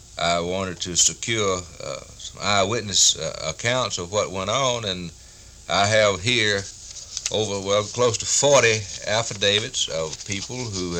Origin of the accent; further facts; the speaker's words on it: Montgomery, Alabama, United States; my hometown is Montgomery, and it was my people and my family and others that were being subjected to this sort of hooliganism.